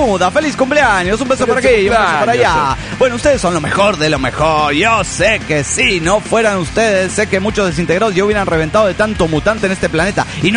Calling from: Tijuana, Baja California, Mexico; Pues aquí en Tijuana, cabrones.

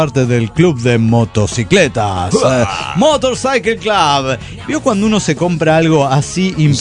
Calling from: Turmero, Aragua, Venezuela; de Turmero, Venezuela.

